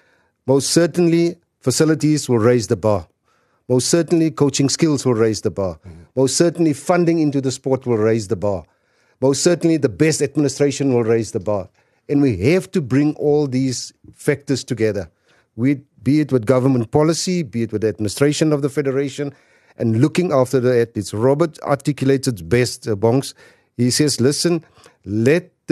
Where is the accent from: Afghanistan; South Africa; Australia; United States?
South Africa; East London, Eastern Cape; We hail from the Eastern Cape, East London.